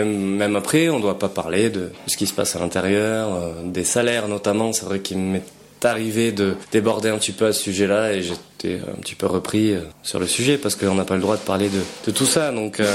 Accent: Marseille, Provence-Alpes-Côte d'Azur, France; born there; Je suis né à Marseille, j'ai beaucoup de famille dans le 04

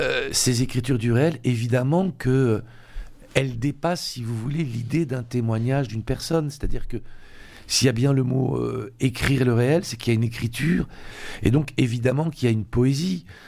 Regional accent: Belgium; je suis d'origine sicilienne et on faisait souvent un long voyage de Belgique, puisque je suis belge, pour aller en Sicile.

